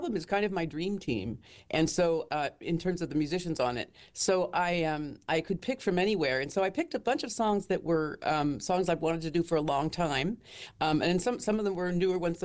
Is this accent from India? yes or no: no; Halifax, Nova Scotia, Canada; because I grew up in Nova Scotia and in Halifax.